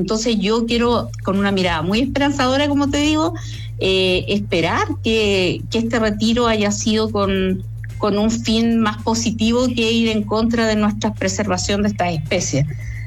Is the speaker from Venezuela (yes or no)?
no; Chile; nosotros como chilenos